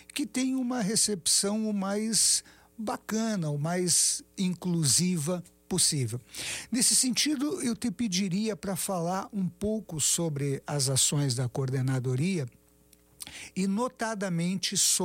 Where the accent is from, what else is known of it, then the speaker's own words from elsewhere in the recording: Rio Grande do Sul, Brazil; O clima, para mim, que sou gaúcho, essa cidade é calor pra caramba